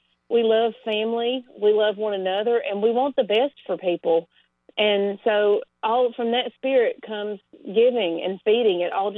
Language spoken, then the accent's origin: English; the South, United States; I think as a Southerner, we naturally tend to overcook.